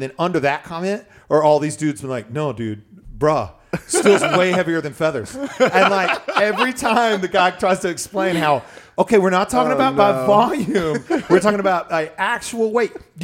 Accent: Lexington, North Carolina, United States; Yeah, we're from Lexington, so that's Rocky Mountain's way less boring.

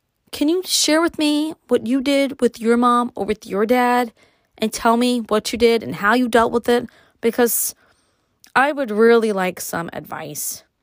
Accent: Brooklyn, New York, United States; You can find out what it was like for me growing up in Brooklyn and all that.

